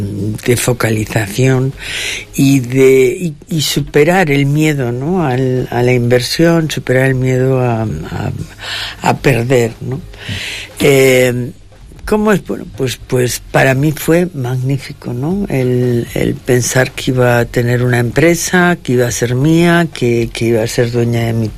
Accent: Madrid, Community of Madrid, Spain; now in Santander, Spain; cuando vine aquí a vivir a Santander, yo soy de Madrid

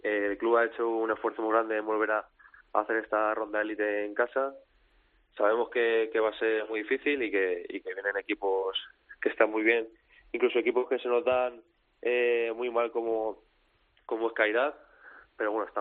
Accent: Madrid, Community of Madrid, Spain; Estoy en casa, yo soy de Colada, soy de Madrid.

